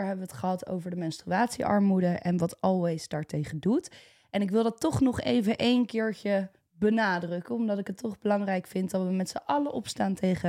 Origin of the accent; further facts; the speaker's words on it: Breda, North Brabant, Netherlands; Nou, ik ben natuurlijk opgegroeid in Breda.